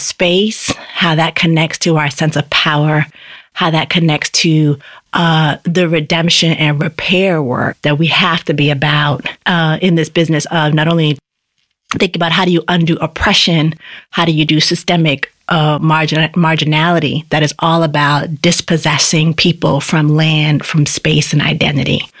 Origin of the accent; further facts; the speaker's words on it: Boston, Massachusetts, United States; because I grew up in Upham's Corner. That's where I was a kid.